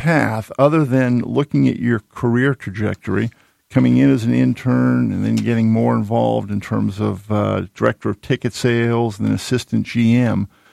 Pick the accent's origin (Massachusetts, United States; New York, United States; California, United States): Massachusetts, United States; Needham; I grew up in Needham, Mass., just outside of Boston.